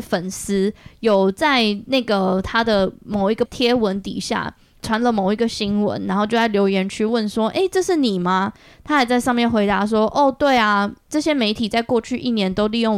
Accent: Taiwan; 我小时候在台湾长大的时候

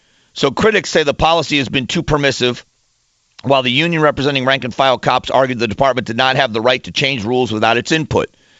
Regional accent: Fort Myers, Florida, United States; My youngest brother is a sheriff's lieutenant in my hometown of Fort Myers, Florida, the Lee County Sheriff's Office

